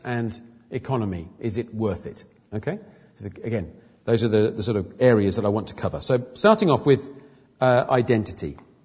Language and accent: English; United Kingdom; And we as British Christians are also the product of the story of Christian mission in Europe.